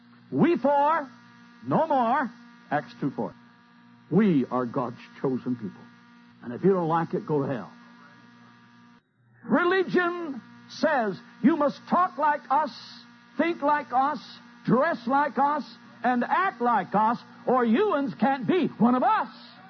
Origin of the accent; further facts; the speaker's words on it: Vermont, United States; And I said, hey, I'm from Vermont. If you don't know what that means, it means this.